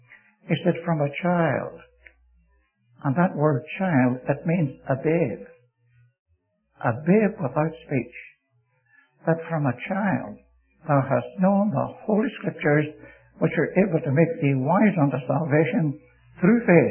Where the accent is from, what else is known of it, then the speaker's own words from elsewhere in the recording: Ireland; born there; I was born in Ireland, and my people there were Presbyterian.